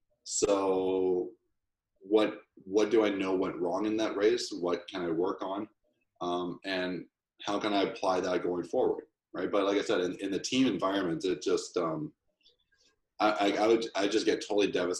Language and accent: English; Canada; growing up in Canada, we never see swimmers on TV.